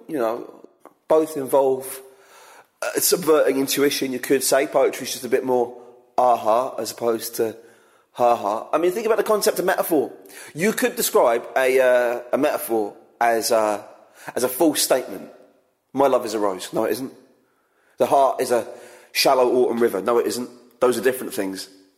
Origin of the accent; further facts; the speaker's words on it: United Kingdom; You know, you probably don't remember being British 5 minutes ago, but we don't excel at self-identification.